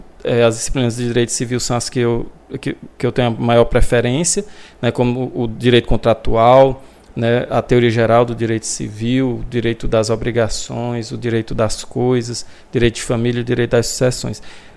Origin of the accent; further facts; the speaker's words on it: Paulistana, Piauí, Brazil; eu sou natural de Paulistana, que é uma cidade aqui do Piauí, ali da região de Picos